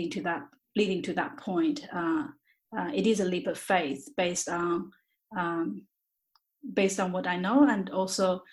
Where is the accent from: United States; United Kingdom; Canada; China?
China; English is a second language; moved away as an adult; now in Australia; I was born in China. I grew up there. I came to Australia when I was 26 years old in 2002.